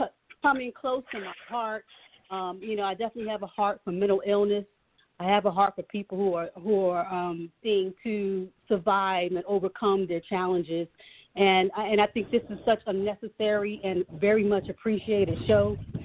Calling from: Pennsylvania, United States; host of Awakening the Goddess, and I'm calling from Pennsylvania, outside of Philadelphia.

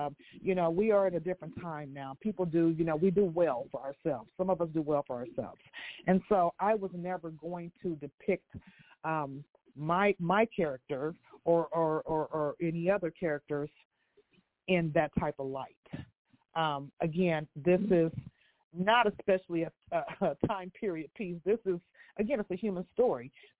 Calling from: Kansas City, Midwest, United States; From Kansas City. Go Chiefs.

